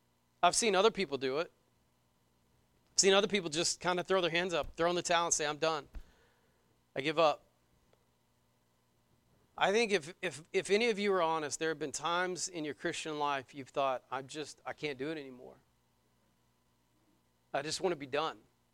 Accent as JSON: {"language": "English", "country": "United States", "said": "this is foreign to us because I'm an American"}